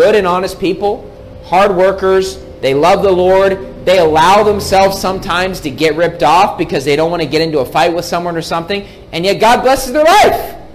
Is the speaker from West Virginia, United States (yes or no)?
yes; West Virginia, United States; Actually, every single winter, growing up in West Virginia, there would be people that you'd read in the newspaper